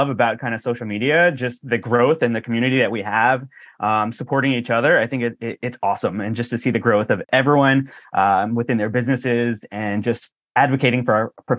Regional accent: New Jersey, United States; So I'm East Coast based. I grew up in Jersey.

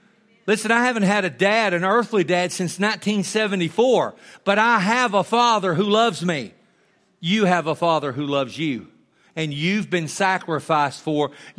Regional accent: Amarillo, Texas, United States; Listen, I grew up in Amarillo, Texas. I lived at 2722 Nebraska Street.

